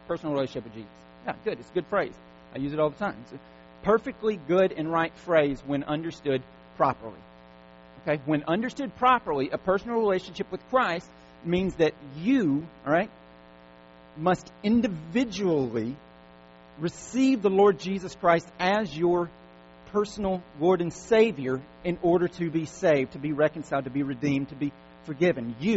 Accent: United States; because, you know, we're American, and so we just have this rugged individualism

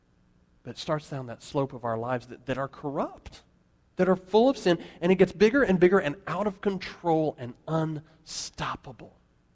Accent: Colorado, United States; I grew up in Colorado. Some of you know that.

